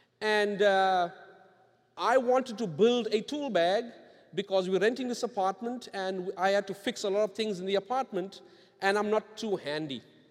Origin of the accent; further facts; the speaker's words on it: South Africa; moved away as an adult; now in Norwich, United States; I grew up in South Africa